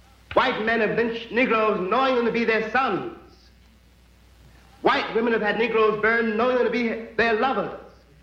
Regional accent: New York City, New York, United States; I am an American. My school really was the streets of New York City.

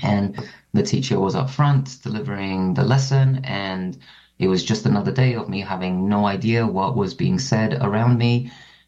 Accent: Cyprus; when I was growing up in Cyprus

